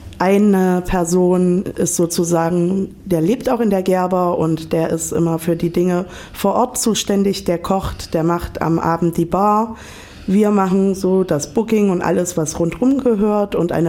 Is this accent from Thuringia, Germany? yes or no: yes; Weimar, Thuringia, Germany; wir kommen aus Weimar, gleich um die Ecke, also auch Innenstadt, aber nicht direkt in der Gerber.